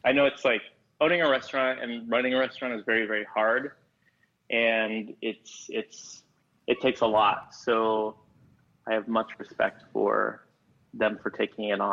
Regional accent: California, United States; we both lived there in San Francisco, and we're both from California

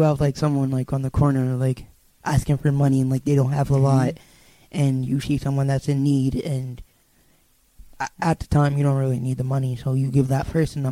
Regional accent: Hudson, New York, United States; I'm from Hudson, New York, so more like the main town, I guess you could say.

